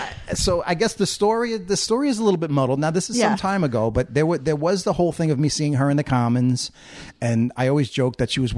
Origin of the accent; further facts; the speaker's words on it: Northport, New York, United States; also born or lived in Queens; I was born in Queens, New York because my mother's doctor was there. Oh. Even though we lived out here in Northport.